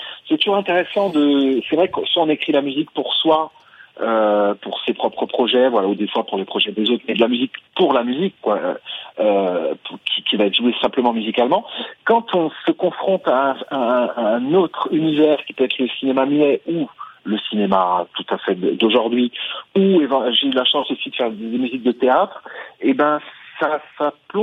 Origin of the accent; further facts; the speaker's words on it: Grand Est, France; puisque j'ai grandi en Alsace